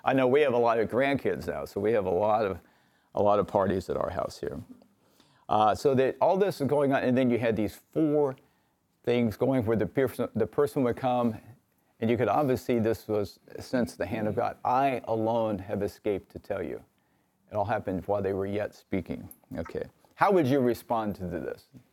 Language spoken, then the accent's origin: English; Kansas City, Missouri, United States; I grew up in Kansas City, so I know people all the way through this Midwest.